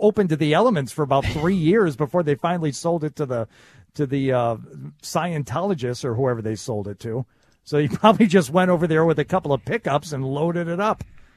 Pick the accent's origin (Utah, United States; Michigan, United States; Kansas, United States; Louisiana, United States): Michigan, United States; Troy; he's way closer to Pontiac, Michigan than he is to my hometown of Troy, Michigan.